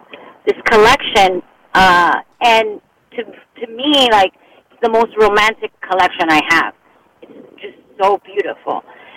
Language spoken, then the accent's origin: English; Miami, Florida, United States; And it's interesting because I was raised in Miami. Obviously, Miami is, like, not part of the U.S., I feel. but I didn't have an education in Spanish.